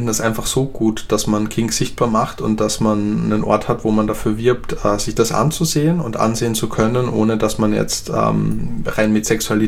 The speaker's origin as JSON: {"language": "German", "town": "Graz", "region": "Styria", "country": "Austria", "said": "Ich komme zum Beispiel ursprünglich aus Österreich, und aus Graz, wo ich herkomme"}